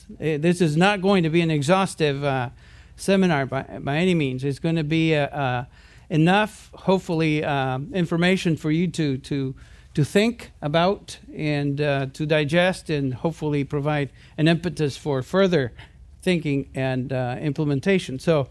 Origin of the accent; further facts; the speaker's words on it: Argentina; also born or lived in Santiago, Chile; And I happened to be born there in Santiago, Chile. And I was raised in Argentina. I was grew up as an Argentinian. My parents, even though Europeans by birth, were also grew up in Argentina.